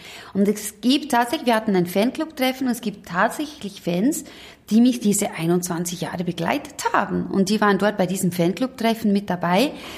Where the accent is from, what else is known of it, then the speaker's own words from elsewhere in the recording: Bern, Switzerland; Ich mache das als Berner immer wieder sehr gerne in St. Gallen.